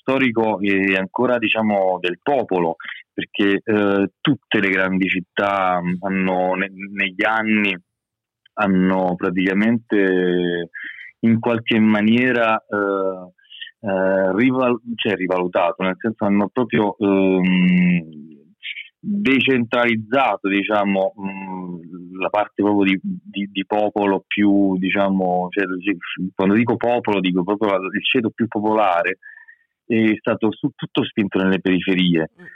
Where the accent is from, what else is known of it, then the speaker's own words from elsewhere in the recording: Naples, Campania, Italy; Poi io da napoletano sono stato derubato in tutte le parti del mondo